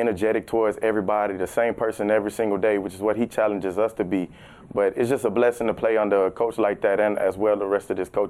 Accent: Baton Rouge, Louisiana, United States; But I would say growing up in Baton Rouge, it's like I never really had a favorite team. Of course, I always watch LSU. That's the home team, you know.

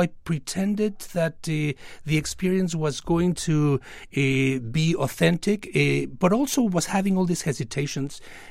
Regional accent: Mexico; I'm from Mexico

